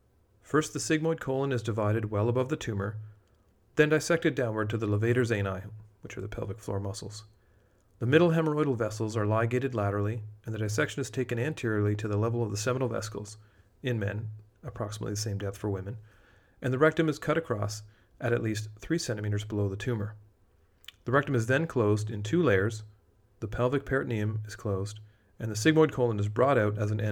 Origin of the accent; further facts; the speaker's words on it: Canada; I'm Canadian, and some of you may also know that many Canadians speak French. I'm not one of those